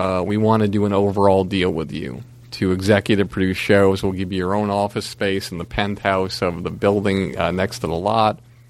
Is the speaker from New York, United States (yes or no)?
no; Longmeadow, Massachusetts, United States; I'm this schlub from Longmeadow, Massachusetts. I've got nothing.